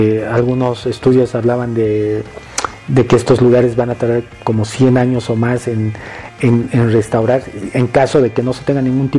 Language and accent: Spanish; Bolivia; en temas de los incendios que hemos tenido el año pasado